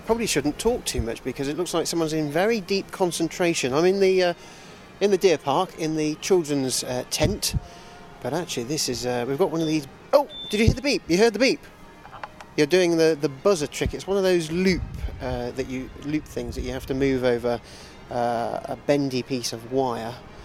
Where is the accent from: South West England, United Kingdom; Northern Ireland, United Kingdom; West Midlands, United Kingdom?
South West England, United Kingdom; Bristol; I am from Bristol, but I'm trying to be as impartial as I can today.